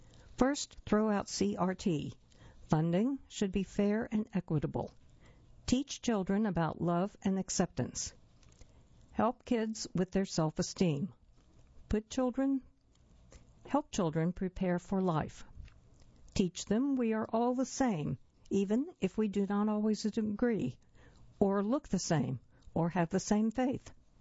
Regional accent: Louisiana, United States; moved away as an adult; now in North Carolina, United States; background, I am from South Louisiana, started raising my two children.

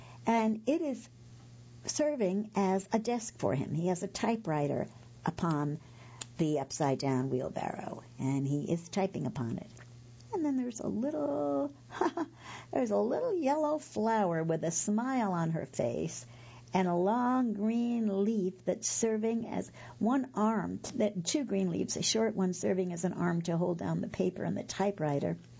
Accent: the South, United States; But as a Southerner, I know to expect far more than lettuce when salad is on the menu.

